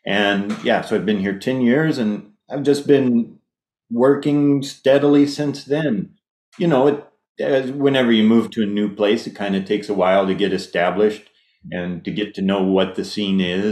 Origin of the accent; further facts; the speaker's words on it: New Mexico, United States; moved away as an adult; also born or lived in Colorado / New York; now in Milwaukee, United States; Well, I'm from New Mexico. That's where I grew up. I went to school in Colorado, traveled around for a couple of years after finishing music school. I lived in New York for 5 years